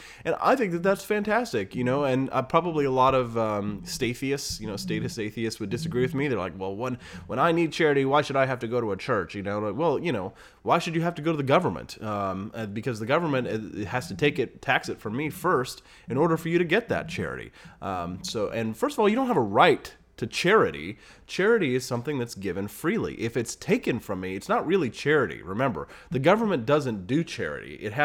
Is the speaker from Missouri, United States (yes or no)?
yes; Missouri, United States; in my Baptist church where I grew up in Missouri.